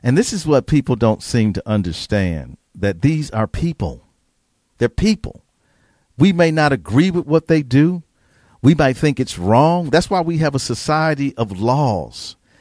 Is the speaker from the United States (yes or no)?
yes; Milwaukee, Wisconsin, United States; Okay, I grew up in Milwaukee.